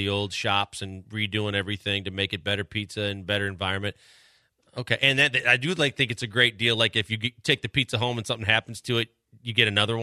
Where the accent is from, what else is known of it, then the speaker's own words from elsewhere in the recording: Milwaukee, Wisconsin, United States; When I grew up in Milwaukee, there was a hamburger chain called George Webb's.